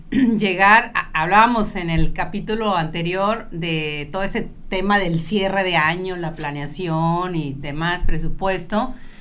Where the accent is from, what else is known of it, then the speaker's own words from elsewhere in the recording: Mexico; La naturaleza, nuestra naturaleza, y más los mexicanos, creo